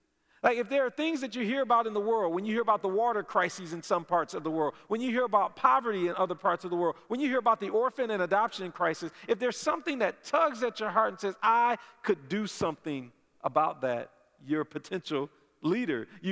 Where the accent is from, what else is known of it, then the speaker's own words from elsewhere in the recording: Detroit, Michigan, United States; I'm from Detroit. I'm here now on the other side of the state, 2 hours away from home.